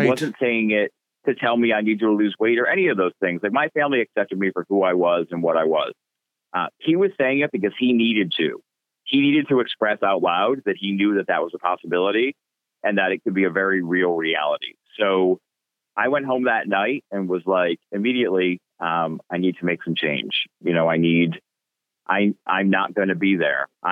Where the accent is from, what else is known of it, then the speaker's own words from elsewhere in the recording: Rhode Island, United States; So I had an opportunity to move to California. I lived in Rhode Island at the time, my home state, moved to California.